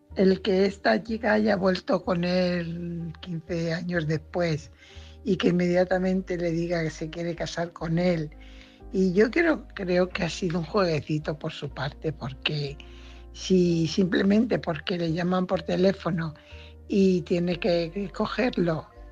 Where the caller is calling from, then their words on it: Fuenlabrada, Community of Madrid, Spain; corresponsal de Fuenlabrada.